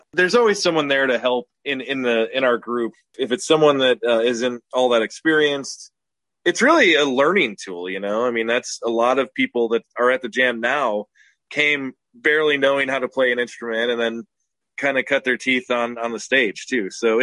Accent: Chicago, Illinois, United States; I grew up near Chicago, and a friend's dad, who was a drummer, took me to a blues jam

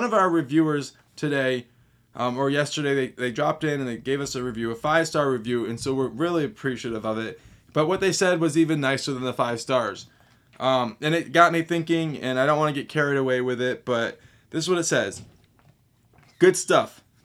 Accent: Oklahoma, United States; We want to share it with people who are in Oklahoma too, because we're from Oklahoma, you know?

